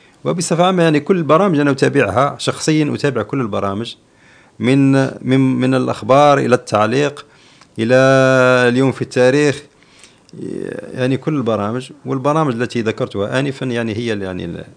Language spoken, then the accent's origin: Arabic; Algeria; أقترح أيضا أو أتمنى أن تكون تبادلات تجارية بين بلدي الجزائر وإندونيسيا